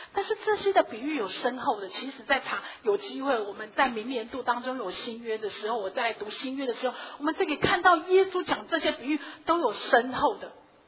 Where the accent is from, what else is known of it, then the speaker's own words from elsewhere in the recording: Taiwan; 我是一个台湾人，我应该是有民主意识，